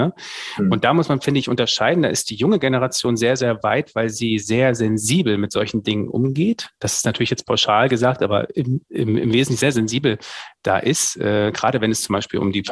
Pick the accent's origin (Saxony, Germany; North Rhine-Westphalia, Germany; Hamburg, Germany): Saxony, Germany; now in Hannover, Germany; Ich bin nur ein Binnenmigrant, so würde ich mich zumindest bezeichnen, weil ich Ossi bin, weil ich aufgewachsen bin in der Nähe von Dresden, habe mich dann aber hier in Hannover komplett assimiliert, also man hört es nicht mehr.